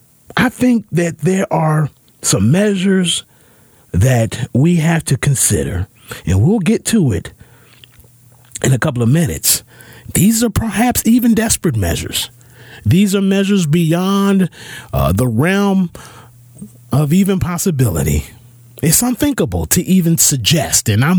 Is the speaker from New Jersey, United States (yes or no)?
yes; Asbury Park, New Jersey, United States; even in my hometown of Asbury Park in Neptune.